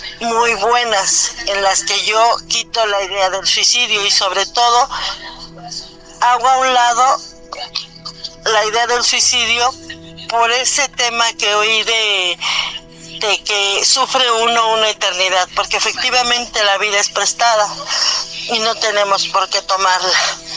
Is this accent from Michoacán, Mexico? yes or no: no; Mexico City, Mexico; de la Ciudad de México